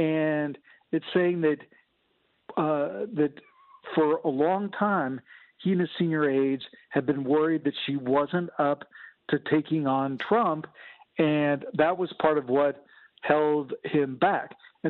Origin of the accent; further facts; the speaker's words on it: California, United States; she was attorney general in my home state of California.